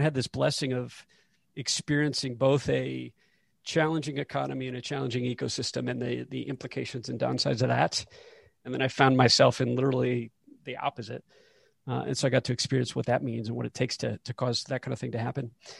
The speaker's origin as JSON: {"language": "English", "region": "Michigan", "country": "United States", "tie": "born or raised there", "said": "I grew up in Michigan. So I grew up in the Midwest."}